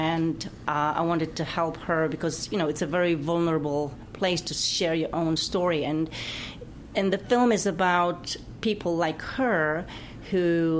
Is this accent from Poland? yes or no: yes; Gdańsk, Pomeranian Voivodeship, Poland; When I say I'm from Gdańsk, people say, oh, yeah